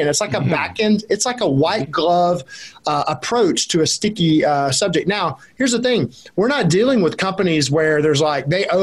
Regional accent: Alabama, United States; I'm from Alabama. So I don't ask me to spell on your show, Rick.

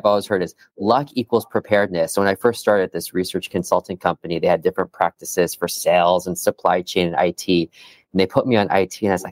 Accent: Iowa, United States; now in New York City, United States; I do believe that it has the power to transform people's lives like my own, growing up in Iowa and now living in New York City.

